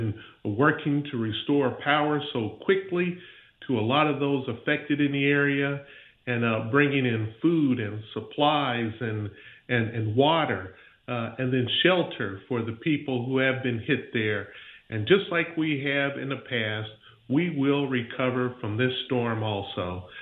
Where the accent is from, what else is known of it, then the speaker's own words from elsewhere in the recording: Pensacola, Florida, United States; A little bit about myself. I'm from the Pensacola, Florida area.